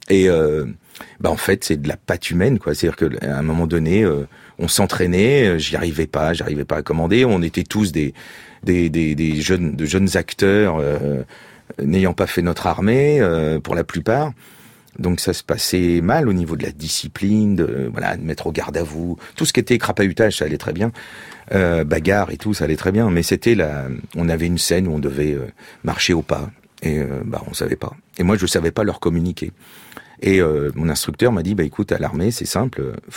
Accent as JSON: {"language": "French", "region": "Normandy", "country": "France", "said": "Moi je suis normand, c'est ni une fierté ni une honte, c'est les hasards de la vie m'ont fait naître là de et j'assume tout ça."}